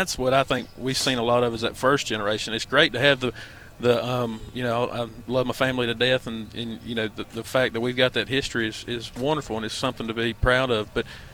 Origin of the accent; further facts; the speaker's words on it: Cameron, North Carolina, United States; I was born and raised in Cameron, just a few minutes south of Sanford, and born on a small farm.